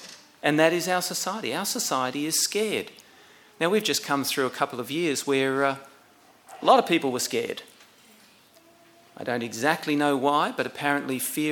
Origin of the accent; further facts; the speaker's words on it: Lismore, New South Wales, Australia; we were growing up in Lismore